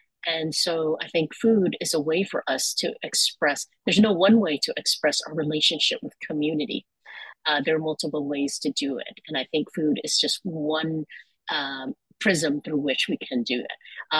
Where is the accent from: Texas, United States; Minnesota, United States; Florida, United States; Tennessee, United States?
Texas, United States; Houston; I grew up very poor in Houston, Texas, a family of nine kids